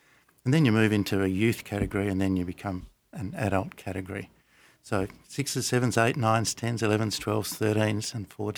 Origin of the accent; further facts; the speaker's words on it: West Coast, Australia; I'm from the West Coast, and on the East Coast, surf life saving here is huge.